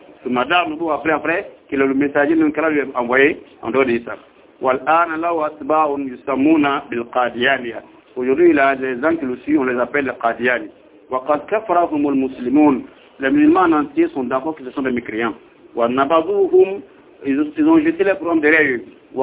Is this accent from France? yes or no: no; Côte d’Ivoire; j'ai cité un exemple ici chez nous en Côte d'Ivoire